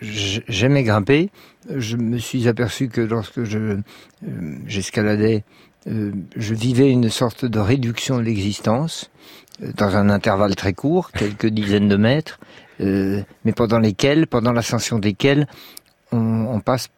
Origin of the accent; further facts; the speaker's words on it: Paris, Île-de-France, France; comme moi j'étais parisien